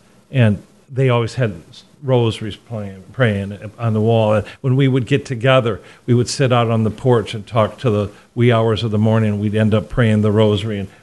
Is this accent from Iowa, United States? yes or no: yes; Fort Dodge, Iowa, United States; Just growing up in Fort Dodge, just having five older brothers